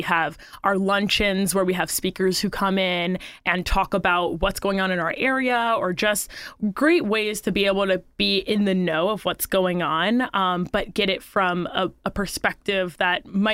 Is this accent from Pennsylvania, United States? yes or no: no; Jensen Beach, Florida, United States; I'm born and raised in Jensen Beach, so I have lived here my entire life